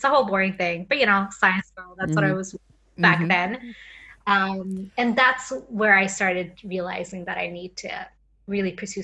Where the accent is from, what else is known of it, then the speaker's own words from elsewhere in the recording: Sweden; English is a second language; growing up in Sweden, you don't have actor role models. Like people aren't becoming stars in Sweden.